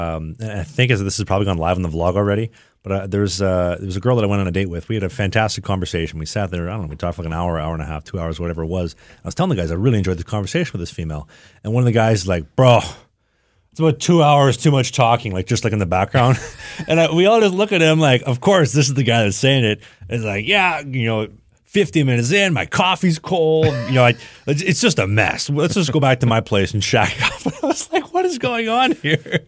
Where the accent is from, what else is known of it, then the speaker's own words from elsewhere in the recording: Manitoba, Canada; Well, we are from Manitoba